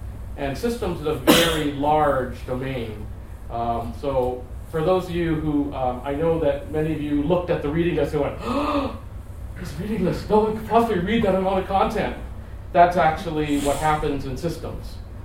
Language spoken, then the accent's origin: English; Canada; As a Canadian living in Toronto